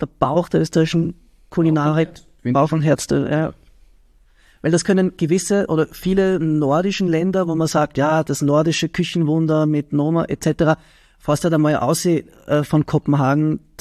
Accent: Switzerland; Ich bin in der Schweiz aufgewachsen, kann man sagen, 18 Jahre in der Schweiz.

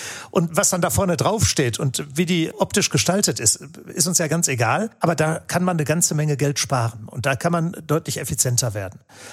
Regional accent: Gelsenkirchen, North Rhine-Westphalia, Germany; ich komme selbst aus dem Ruhrgebiet, aus Gelsenkirchen.

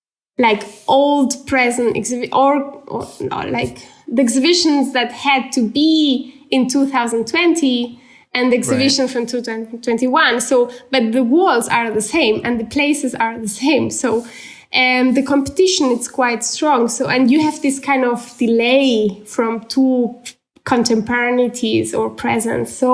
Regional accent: Barcelona, Catalonia, Spain; now in Germany; when it's winter, I'm still from Barcelona.

